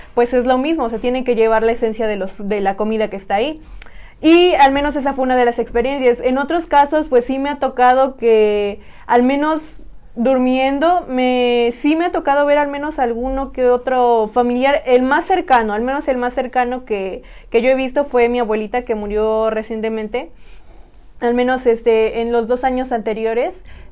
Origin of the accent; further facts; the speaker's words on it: Tepeaca, Puebla, Mexico; al menos en el lugar de donde yo vengo, que soy en este caso de Tepeaca. Ahí hacen carnavales